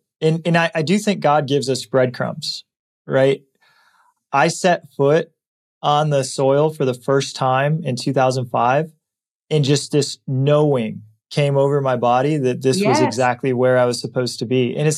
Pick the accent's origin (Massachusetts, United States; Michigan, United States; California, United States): Michigan, United States; moved away; I grew up in Michigan.